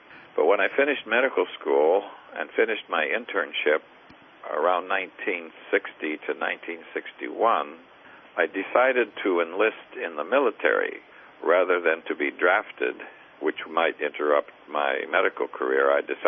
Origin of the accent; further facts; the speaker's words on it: Chicago, Illinois, United States; I was born in 1936 in Chicago, Illinois, and I became interested in amateur radio while I was in high school and as a young teenager in Chicago.